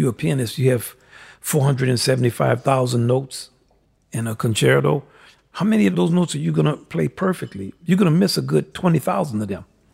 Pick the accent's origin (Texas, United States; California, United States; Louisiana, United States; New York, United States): Louisiana, United States; New Orleans; And we're from New Orleans, so we have our new … the music that comes from our culture.